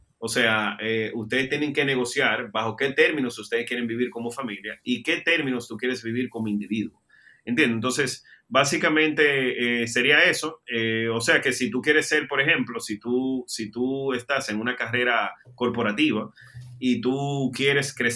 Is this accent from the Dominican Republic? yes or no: yes; Dominican Republic; soy dominicano, soy hijo de Dios. No es fácil ser cristiano.